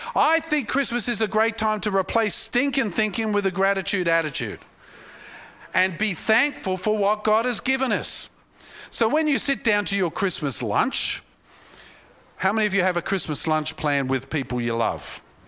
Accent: Australia; It's tough being an Aussie, you know? We live in the greatest country on earth

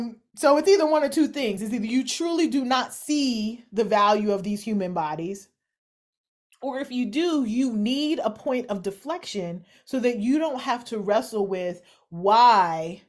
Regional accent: Kentucky, United States; I'm from Kentucky. I've seen national championship celebrations do more damage than the riots did.

